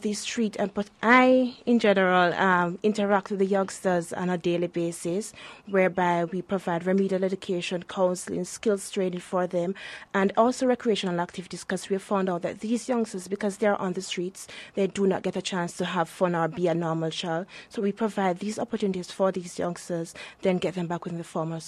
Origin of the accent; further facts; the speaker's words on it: Saint Catherine, Jamaica; St. Catherine is actually closer to Kingston, which is in the capital. It's actually in the middle of Jamaica, really. That's where I'm from.